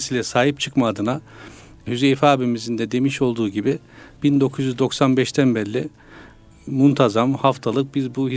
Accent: Gelsenkirchen, North Rhine-Westphalia, Germany; 1978 Almanya Gelsenkirchen doğumluyum. Eyvallah. … Evliyim, 3 çocuk babasıyım.

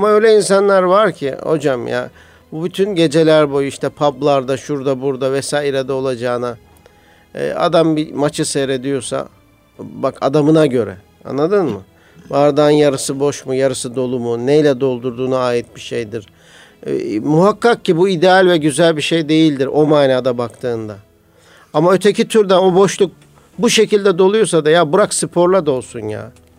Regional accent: Kadıköy, Istanbul, Turkey; Biz Kadıköy'de doğduk büyüdük hocam zaten. Erenköy'de, Göztepe'de büyüdük yani.

